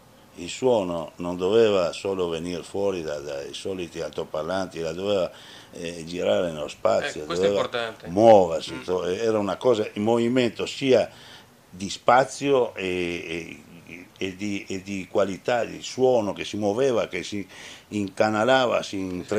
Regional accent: Veneto, Italy; perché parlavamo sempre in Veneto con lui, perché anch'io sono Veneto

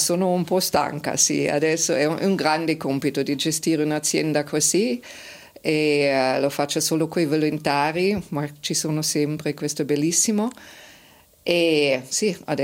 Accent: southern Germany, Germany; Italian is a second language; now in Switzerland; io vengo dalla Germania del Sud e sono venuta in Ticino sempre in vacanza e era un po' la mia seconda casa qua in Ticino

